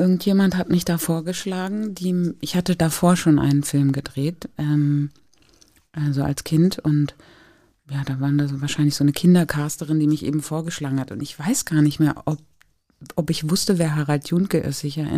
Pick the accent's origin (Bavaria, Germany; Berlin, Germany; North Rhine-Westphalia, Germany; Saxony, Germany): Berlin, Germany; Also ich bin da gerade zurück nach Berlin gezogen mit meiner Mutter und meiner Schwester. Ich bin in Berlin geboren, da war ich kurz weg und dann ist meine Mutter zurückgezogen. Und wir sind in die Holsteinische Straße gezogen, in Wilmersdorf.